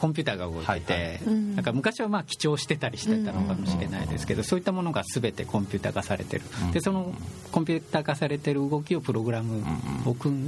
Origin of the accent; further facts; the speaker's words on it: Kitakyushu, Fukuoka, Japan; 地元は小倉南区の方なんですけども、うんうんうんうん、住まいも今も小倉南区で、